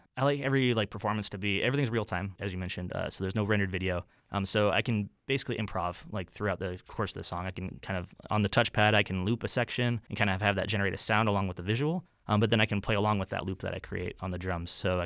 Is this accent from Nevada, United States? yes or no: yes; Las Vegas, Nevada, United States; I grew up in Vegas playing drums in a lot of like local bands here.